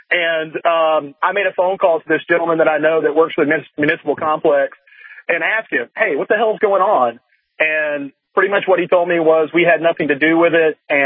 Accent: Atlanta, Georgia, United States; I'm originally from Metro Atlanta in Georgia

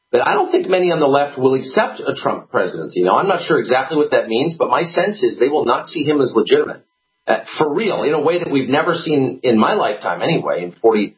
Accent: United States; Like, I don't know, I'm an American, he's the president.

